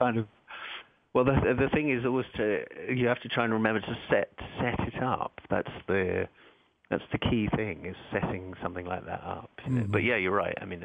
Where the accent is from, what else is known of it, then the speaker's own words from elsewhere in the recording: Scotland, United Kingdom; accent: English; my accent is English rather than Scots.